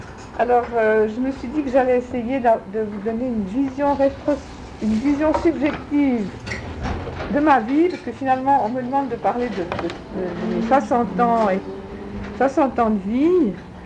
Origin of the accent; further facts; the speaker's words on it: Geneva, Switzerland; Je suis née en 1945 à Genève, de père et de mère genevois. Un père-fils d'émigrés uranais, si on peut dire, petit-fils d'émigrés uranais, prof au collège